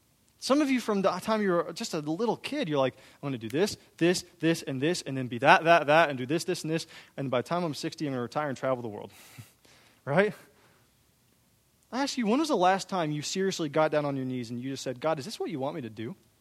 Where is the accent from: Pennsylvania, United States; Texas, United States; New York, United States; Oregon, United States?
Texas, United States; Austin; I love my hometown of Austin, Texas, where I'm from. It's an incredible city.